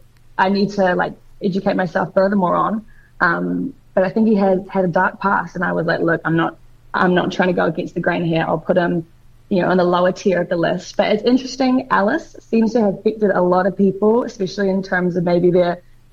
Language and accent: English; Invercargill, Southland, New Zealand; now in Wellington, New Zealand; And although I'm Wellington-based, I grew up in Invercargill.